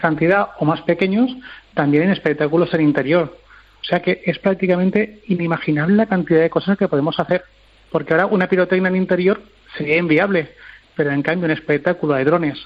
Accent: Valencian Community, Spain; Yo, como buen valenciano, me encanta la pólvora, me encantan las fallas

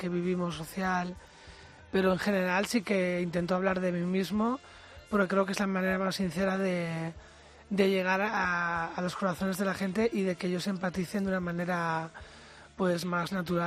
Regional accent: Barcelona, Catalonia, Spain; born there; Que nací en Barcelona, no en Kansas City.

